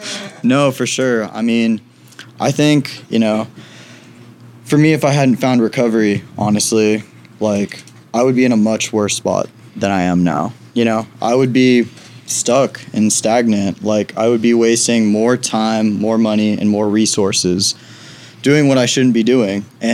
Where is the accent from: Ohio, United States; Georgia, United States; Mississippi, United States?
Georgia, United States; Duluth; now in Chamblee, United States; I'm from Duluth, Georgia. I spent pretty much my whole life growing up in Georgia, and now I'm here in Chamblee with all you guys.